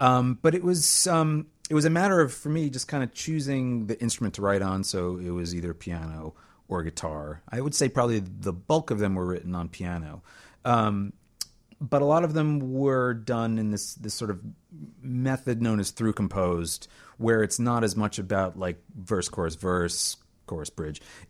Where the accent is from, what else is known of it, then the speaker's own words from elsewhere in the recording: East Coast, United States; I'm from the East Coast, and I've lived there all my life.